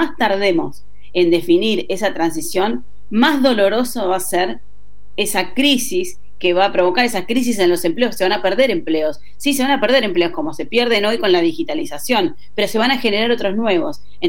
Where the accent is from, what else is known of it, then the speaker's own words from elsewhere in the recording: Patagonia, Argentina; Yo soy patagónica